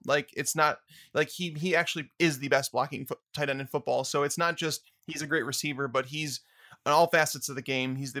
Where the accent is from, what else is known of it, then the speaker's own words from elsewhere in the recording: Chicago, Illinois, United States; And I, as a Bears fan, because I'm originally from Chicago